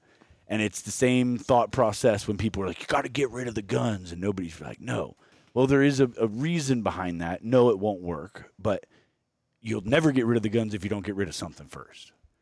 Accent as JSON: {"language": "English", "country": "Afghanistan", "lives_now": "United States", "said": "there's a white guy in the back of my car, and I'm about to tell him I'm from Afghanistan."}